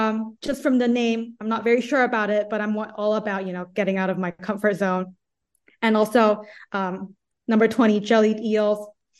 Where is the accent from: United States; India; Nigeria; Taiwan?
Taiwan; I'm from Taiwan.